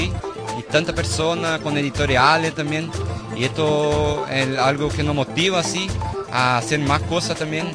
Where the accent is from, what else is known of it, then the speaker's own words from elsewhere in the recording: Porto Alegre, Rio Grande do Sul, Brazil; Spanish is a second language; Yo soy de Porto Alegre